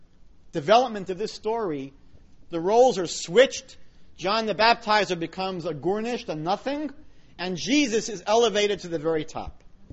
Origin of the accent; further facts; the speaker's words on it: New York, United States; I grew up in New York saying this in public school, right?